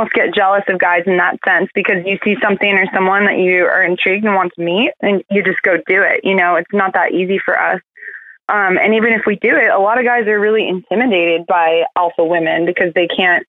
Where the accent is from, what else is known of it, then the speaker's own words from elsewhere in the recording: California, United States; Yeah, I grew up in the Bay.